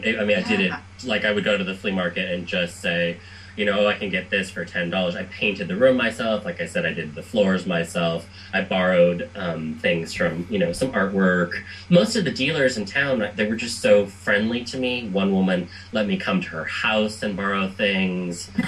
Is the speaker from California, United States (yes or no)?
yes; Los Angeles, California, United States; also born or lived in New York; now in San Francisco, United States; I moved from New York to San Francisco probably a little bit over 5 years ago, and I grew up in Los Angeles